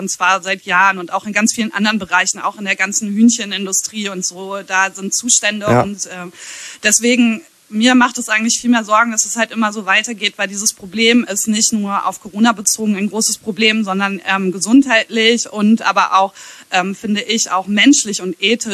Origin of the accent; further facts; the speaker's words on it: Ahaus, North Rhine-Westphalia, Germany; Wir stehen beide als Söhne und Töchter der Stadt Ahaus im Wikipedia-Eintrag.